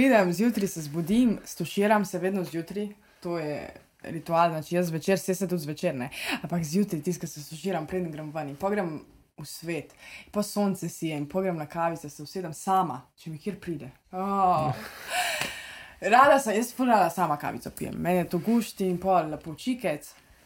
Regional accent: Trbovlje, Zasavje, Slovenia; Odraščala sam u Sloveniji, cijelo svoje življenje. Mislim, rojena sam, ja, za Savje. Ja sam iz Trbova

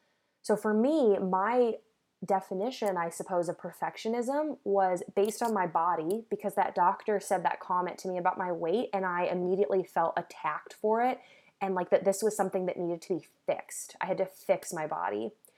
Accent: Illinois, United States; I was across the country. I'm from Illinois. So I was across the country in Washington, D.C.

